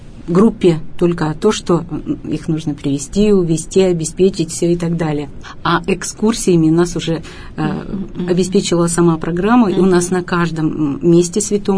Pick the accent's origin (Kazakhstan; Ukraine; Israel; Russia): Russia; Yekaterinburg, Sverdlovsk Oblast; Мы из Екатеринбурга